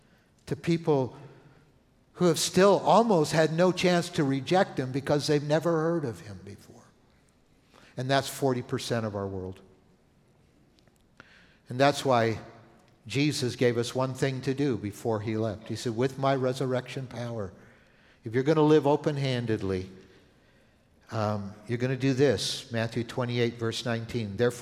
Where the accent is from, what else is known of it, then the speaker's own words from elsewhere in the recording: Canada; I grew up in Canada.